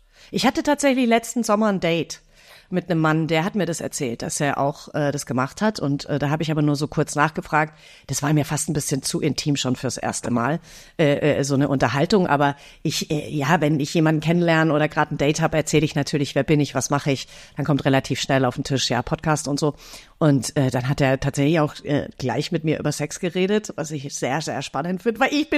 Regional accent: Fürstenfeldbruck, Bavaria, Germany; ich komme ja aus München ursprünglich oder aus Fürstenfeldbruck besser gesagt.

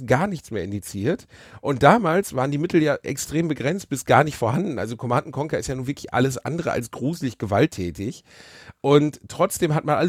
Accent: North Rhine-Westphalia, Germany; Ich bin aus dem Ruhrpott.

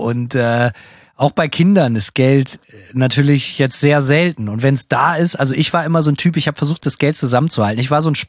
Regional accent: Bremen, Germany

